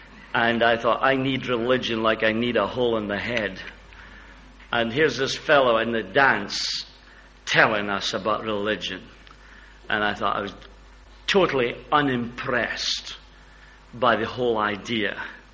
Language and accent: English; Aberdeen, Scotland, United Kingdom; Mr. Brandon was doing a crusade in the city of Aberdeen, my hometown.